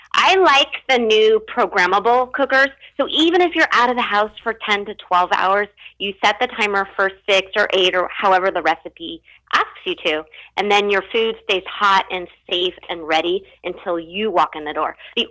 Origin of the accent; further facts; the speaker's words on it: California, United States; I'm from California. I can't go to a potluck unless there's a vegan and vegetarian option.